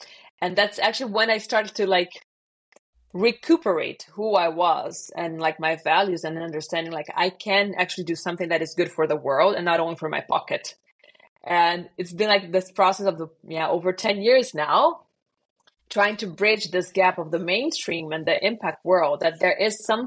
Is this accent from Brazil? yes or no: yes; Brazil; born there; English is a second language; also born or lived in France / Germany / United States; So I was born in Brazil and I lived in France, here in Germany, in the US, back and forth.